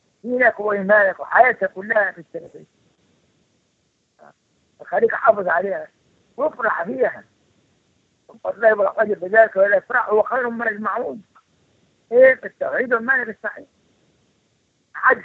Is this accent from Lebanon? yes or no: no; Egypt; لما جينا البابا زمان عندنا في مصر هنا.